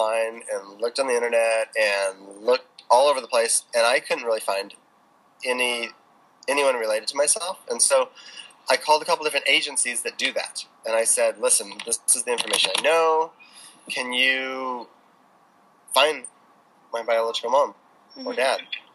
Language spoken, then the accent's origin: English; Alaska, United States; also born or lived in Central America; I would say my first 5 years up in Alaska. And then my parents bought a sailboat and homeschooled my brother and I down in Central America on a sailboat.